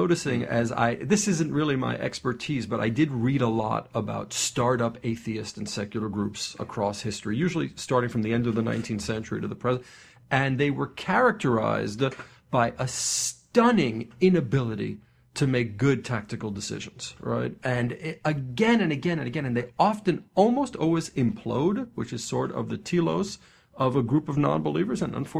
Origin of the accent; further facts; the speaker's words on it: New York, United States; now in Washington, United States; I'm a Washingtonian now. I'm originally a New Yorker